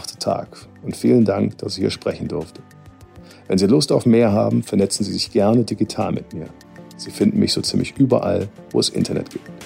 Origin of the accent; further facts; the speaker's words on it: Cologne, North Rhine-Westphalia, Germany; wie es zu mir als Kölner am besten passt